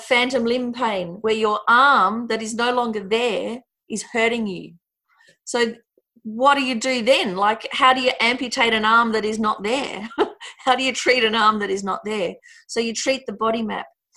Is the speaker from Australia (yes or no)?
yes; Australia; If we're Australian and we go overseas, whether we are aware of it or not, we represent Australia. How we are is how other people will relate with Australians.